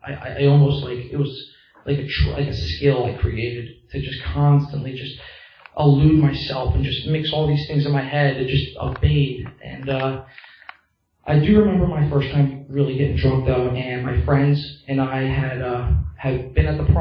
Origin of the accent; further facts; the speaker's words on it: Coopersburg, Pennsylvania, United States; now in Quakertown, United States; I had grown up around here. I grew up in Coopersburg, and I live in Quakertown now.